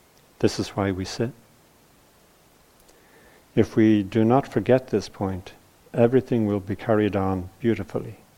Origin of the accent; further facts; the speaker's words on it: Ireland; I grew up in Catholic Ireland, and I have to say I grew up as a believer, and you know, I was in a family who believed, so I believed, right?